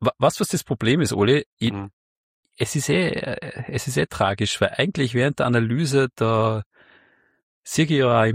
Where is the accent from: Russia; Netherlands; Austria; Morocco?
Austria; bei uns in Österreich sagt man eigentlich Dachboden.